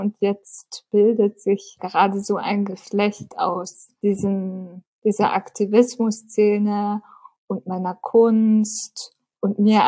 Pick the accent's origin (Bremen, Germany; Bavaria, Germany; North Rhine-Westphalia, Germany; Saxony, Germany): Bavaria, Germany; Munich; born there; Ich bin in München geboren, lebe seit 2 Jahren in meiner eigenen Wohnung mit Assistenz